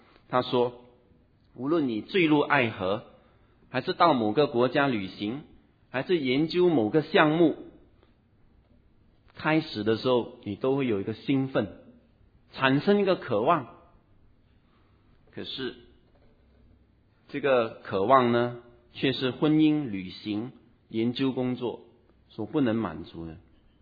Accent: China; 就好像我们中国人从观察人性来归纳出一些做人的道理

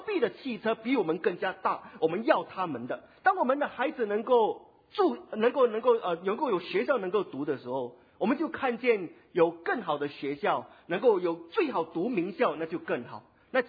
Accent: Singapore; 那不过可惜的就是我们新加坡人常常，或者我们自己常常以为我们不够。

